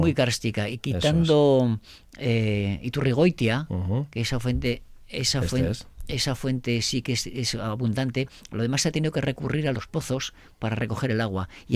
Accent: Domaikia, Basque Country, Spain; yo soy de uno de esos pueblos, porque yo soy de Domaiquia.

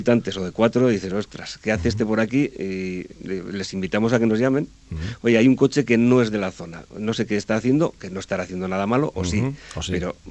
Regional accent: Basque Country, Spain; Pero los alaveses lo entendemos perfectamente.

